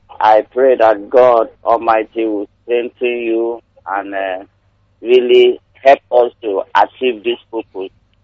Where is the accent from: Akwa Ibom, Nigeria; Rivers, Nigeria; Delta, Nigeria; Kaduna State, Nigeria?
Akwa Ibom, Nigeria; now in Imo State, Nigeria; I'm from Akwa Ibom. I'm now staying in Imo State, or G, to be precise.